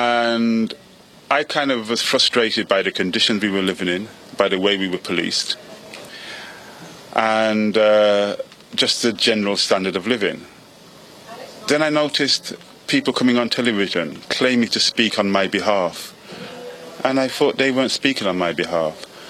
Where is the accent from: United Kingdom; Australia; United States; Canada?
United Kingdom; Birmingham, West Midlands; I grew up in Birmingham in a place called Handsworth. I used to call it an outpost of Jamaica because a lot of the people there were Jamaicans.